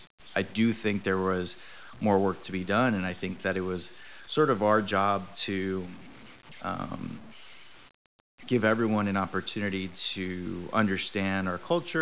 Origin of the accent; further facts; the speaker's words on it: the South, United States; but growing up of that descent in the United States, then going to an American school, an American public school, you know, with American students, and you know, in the South of all places